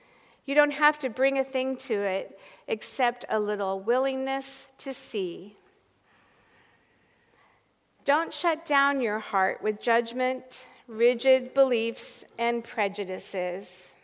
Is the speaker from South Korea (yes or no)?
no; Iowa, United States; even though growing up in Iowa, we were taught to be stoic